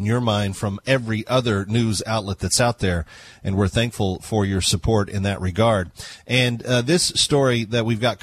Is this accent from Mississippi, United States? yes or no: no; Texas, United States; I'm from Texas.